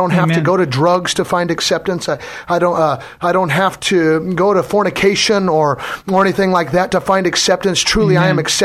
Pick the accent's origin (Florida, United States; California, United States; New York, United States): California, United States; Gridley; Hello, KKXX. I just want to let you know … I grew up in Gridley, California, and came to the Lord through some trials.